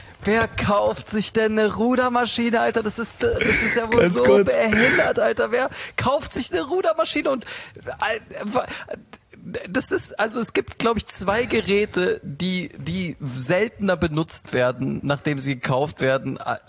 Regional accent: Konstanz, Baden-Württemberg, Germany; Wir kommen ja aus Konstanz.

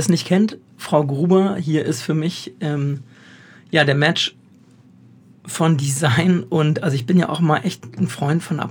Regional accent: Goslar, Lower Saxony, Germany; weil ein Bekannter von mir aus meiner Heimat Goslar

